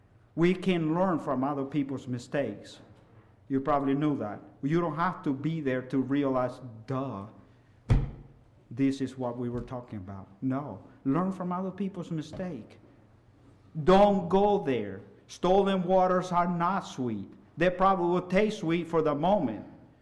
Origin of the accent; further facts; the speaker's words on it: El Salvador; English is a second language; Growing up, I had the opportunity, of course, growing up in El Salvador.